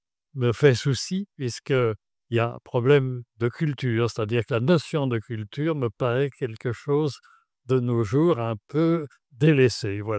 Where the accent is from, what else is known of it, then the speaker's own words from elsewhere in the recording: Auvergne-Rhône-Alpes, France; Non, je suis un Savoyard du bas.